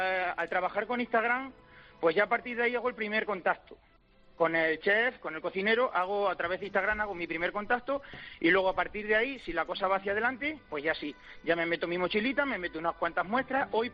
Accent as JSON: {"language": "Spanish", "town": "Puente del Arzobispo", "region": "Castilla-La Mancha", "country": "Spain", "said": "Mira, yo soy de un pueblo muy pequeñito de Toledo, soy de Puente del Arzobispo."}